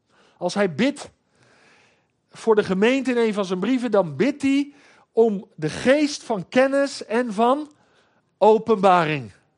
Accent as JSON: {"language": "Dutch", "town": "Scheveningen", "region": "South Holland", "country": "Netherlands", "tie": "born or raised there", "said": "Nou, en ik ben geboren en getogen in Schavenzande."}